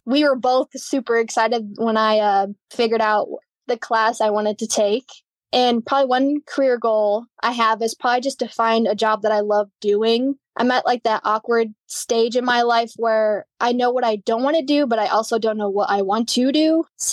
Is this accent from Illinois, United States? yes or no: yes; Bloomington, Illinois, United States; born there; now in Arrowsmith, United States; I was born in Bloomington, Illinois, and I'm actually living right now in Arrowsmith. It's about 25 minutes outside of town.